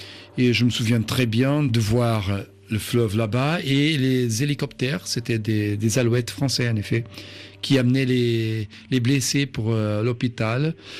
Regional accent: Tete, Tete Province, Mozambique; also born or lived in Beira; Je suis né au Mozambique, à Beira, c'est dans la côte, mais j'y suis resté seulement 2 semaines parce que mes parents, ils travaillaient à Tete, au nord de Mozambique. C'est le coin plus chaud d'Afrique au sud de l'Équateur.

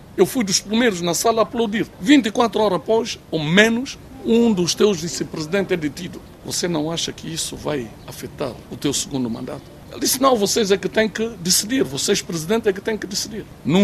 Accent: Guinea-Bissau; Antes de ser guineense, primeiro sou africano.

